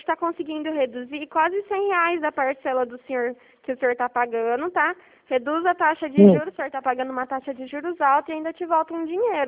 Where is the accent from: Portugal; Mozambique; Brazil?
Brazil; Bebedouro, São Paulo; eu sou de Bebedouro